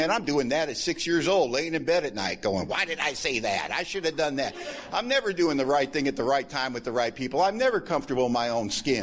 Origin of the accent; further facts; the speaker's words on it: Hollywood, California, United States; And it's about growing up in Hollywood, California